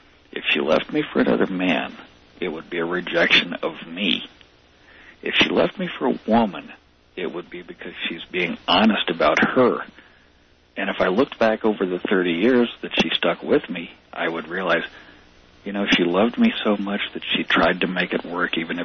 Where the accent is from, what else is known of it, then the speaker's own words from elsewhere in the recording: St. Louis, Missouri, United States; So I grew up in St. Louis where we had Johnny Rabbit.